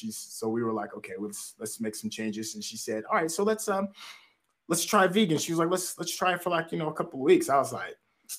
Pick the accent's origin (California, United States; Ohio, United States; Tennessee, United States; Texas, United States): Tennessee, United States; I grew up in Tennessee. I lived in the South my whole life.